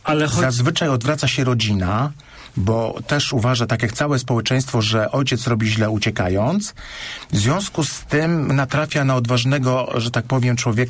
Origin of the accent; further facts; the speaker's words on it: Warsaw, Masovian Voivodeship, Poland; ja jestem z Warszawy, a już jestem trzeci raz w Poznaniu w tym miesiącu